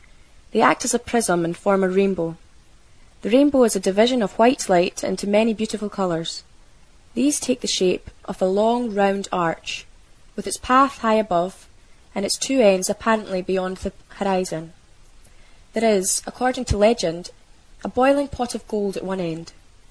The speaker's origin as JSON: {"language": "English", "town": "South Queensferry", "region": "Scotland", "country": "United Kingdom", "tie": "born or raised there", "lives_now": "Livingston, United Kingdom", "said": "I was brought up in South Queen's Ferry, but just a year ago we moved to Livingston."}